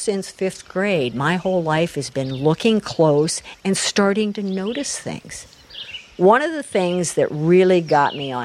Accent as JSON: {"language": "English", "region": "Iowa", "country": "United States", "said": "I'm from Central Iowa."}